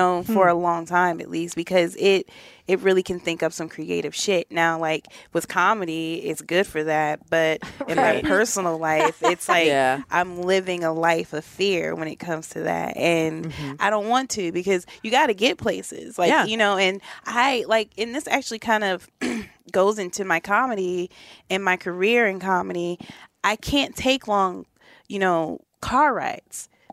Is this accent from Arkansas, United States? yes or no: no; Denver, Colorado, United States; No, I'm from Denver.